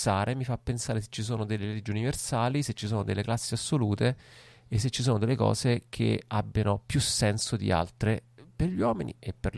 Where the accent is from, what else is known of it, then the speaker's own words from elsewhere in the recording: Rome, Lazio, Italy; io sono romano, mio nonno è siciliano, è chiaro che il mio è più un vissuto, diciamo, del sud.